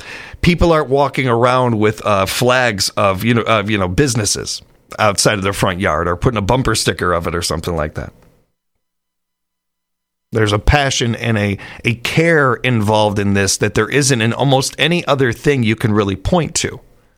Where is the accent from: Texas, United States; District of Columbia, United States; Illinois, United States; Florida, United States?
Illinois, United States; Chicago; born there; I am thankful I was born in Chicago and not New York.